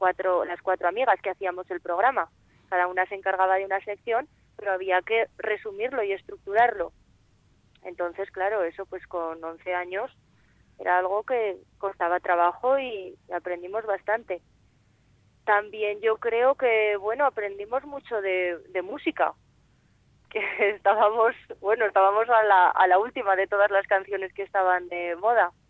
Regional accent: Épila, Aragon, Spain; yo empecé en la radio en mi pueblo, en Épila, cuando tenía 11 años

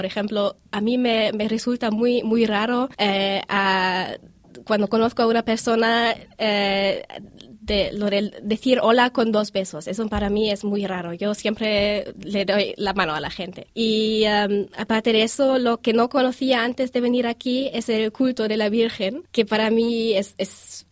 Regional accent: Germany; accent: German; Spanish is a second language; yo siempre hablo alemán en casa y por eso tengo un acento bastante grave del alemán, como se oye.

